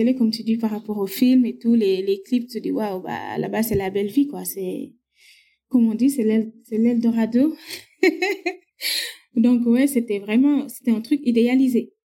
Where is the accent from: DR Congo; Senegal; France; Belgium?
Senegal; je parle en tant que sénégalais parce que je connais pas les autres pays d'Afrique